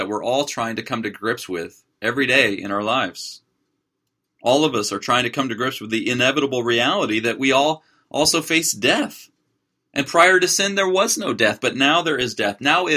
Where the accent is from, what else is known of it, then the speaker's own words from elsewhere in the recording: California, United States; And when I was a boy growing up in the San Fernando Valley in California, we would go out into the fields in the summers